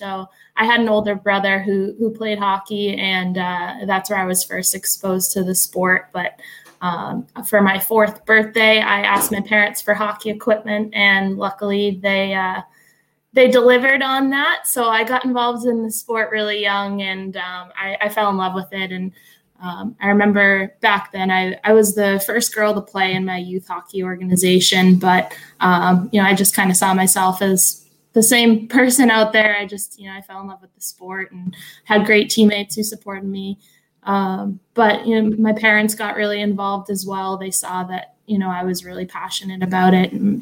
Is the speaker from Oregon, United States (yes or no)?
no; Boston, Massachusetts, United States; as a girl growing up in Boston and idolizing Ray Bork